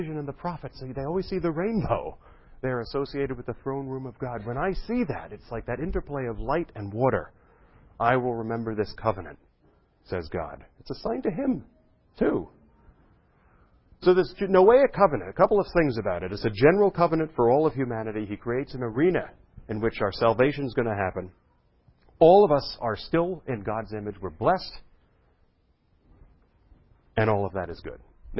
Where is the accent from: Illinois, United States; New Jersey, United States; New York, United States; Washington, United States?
New York, United States; Brooklyn; I didn't know how to fish. I was from Brooklyn.